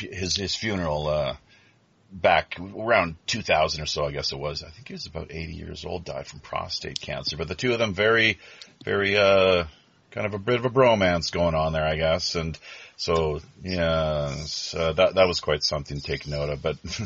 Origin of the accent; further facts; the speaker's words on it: Canada; now in South Korea; I'm a Canadian expat here living in Korea once again.